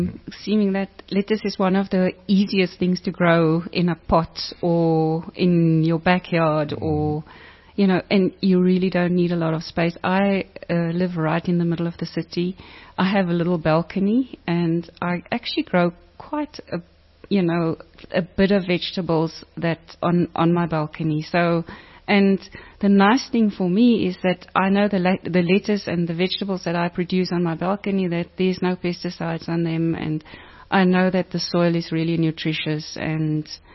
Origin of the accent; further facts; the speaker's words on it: Bonnievale, Western Cape, South Africa; I grew up in Bonnievale and my father was a farmer, and I have a brother who's a farmer.